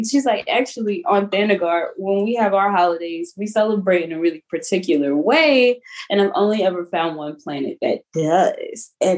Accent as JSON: {"language": "English", "region": "Texas", "country": "United States", "said": "We're from Texas, though, so."}